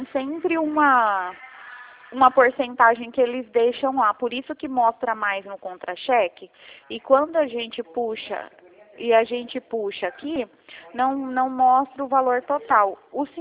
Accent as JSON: {"language": "Portuguese", "country": "Brazil", "said": "Espera aí, que eu sou brasileira."}